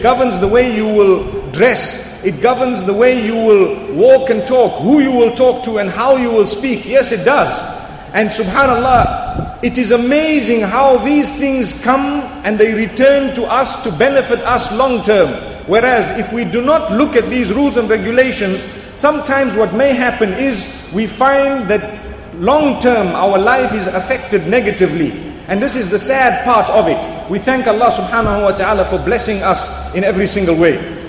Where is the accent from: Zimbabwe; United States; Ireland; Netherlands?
Zimbabwe; In my country, I come from Zimbabwe, a beautiful place, really beautiful.